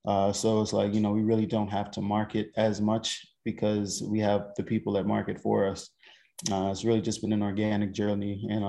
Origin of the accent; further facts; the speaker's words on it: Bahamas; I was born and raised in the Bahamas